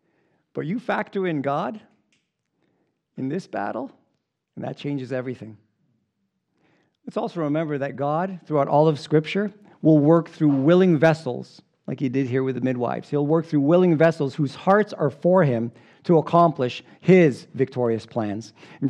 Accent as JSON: {"language": "English", "country": "Philippines", "said": "You're from Chile, I'm from the Philippines."}